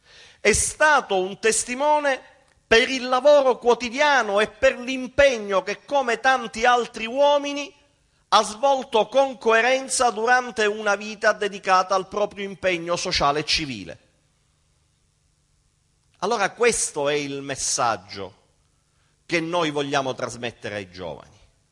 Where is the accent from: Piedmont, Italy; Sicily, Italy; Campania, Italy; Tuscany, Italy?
Sicily, Italy; Oggi noi come siciliani abbiamo una responsabilità in più